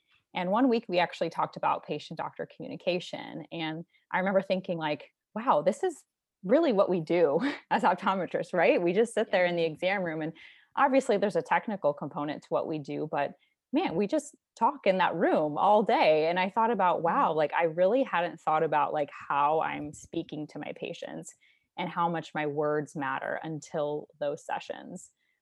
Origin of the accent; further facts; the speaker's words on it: St. Louis, Missouri, United States; So I'm from St. Louis, Missouri, and that's also where I completed optometry school at the University of Missouri, St. Louis.